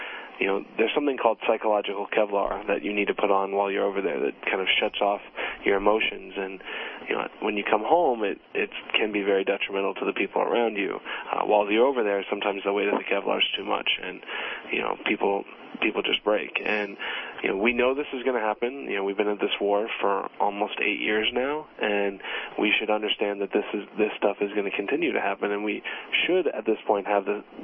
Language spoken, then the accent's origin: English; California, United States; Oh, no. I'm from California. I feel like I'm coming back home.